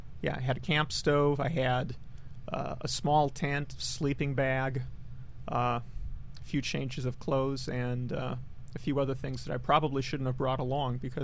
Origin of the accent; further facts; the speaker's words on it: Fargo, North Dakota, United States; Well, I grew up in Fargo, North Dakota